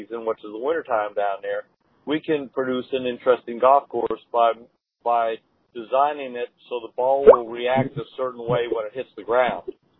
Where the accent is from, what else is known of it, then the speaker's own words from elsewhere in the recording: Tampa, Florida, United States; And we built a nice course in my hometown, Tampa. I live just outside of Tampa.